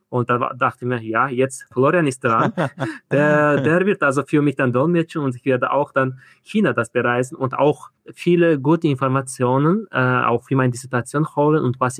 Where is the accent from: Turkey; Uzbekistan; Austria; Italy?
Uzbekistan; Samarkand, Samarqand Region; Eigentlich bin ich hier in Samarkand geboren und aufgewachsen. Studiere in Taschkent, aber hier zurzeit bin ich in Samarkand. Ist auch eine sehr alte und sehr bekannte Stadt in der Welt.